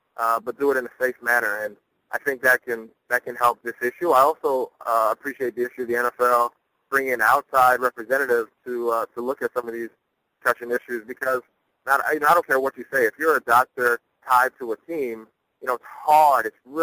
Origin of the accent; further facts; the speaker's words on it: New Jersey, United States; being a Northerner, a Yankee, from New Jersey, and going down to Florida State was a lot of fun.